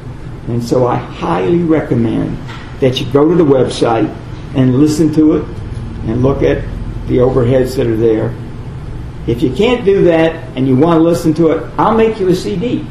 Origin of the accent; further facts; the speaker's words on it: Los Angeles, California, United States; I was born and raised in Los Angeles.